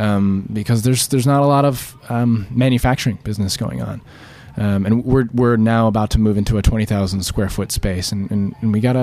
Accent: Detroit, Michigan, United States; now in New York, United States; So I had a long-term family tradition of making this product growing up in Detroit. And then I moved to New York to do something completely different.

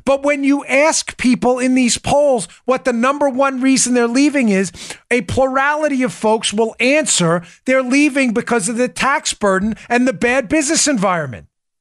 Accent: New York, United States; also born or lived in Maryland; But living in and growing up in New York and Maryland, and spending a lot of my adult life in Maryland, very liberal states

